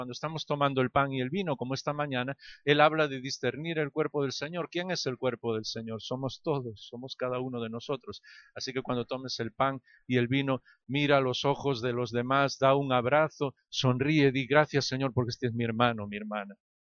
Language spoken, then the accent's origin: Spanish; Galicia, Spain; Galicia, pasear por aquí, pero con sol siempre, pasear con todos mis hermanos y porque me encanta mi tierra.